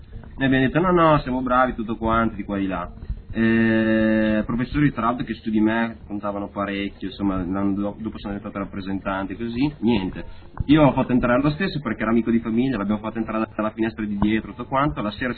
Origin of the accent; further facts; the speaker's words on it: Bologna, Emilia-Romagna, Italy; No, sono di Bologna Centro.